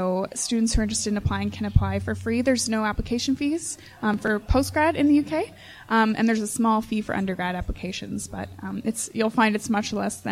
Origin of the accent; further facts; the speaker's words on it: Ontario, Canada; also born or lived in England; So I'm from Ontario. I did my undergrad in Ontario and then went for my master's in England.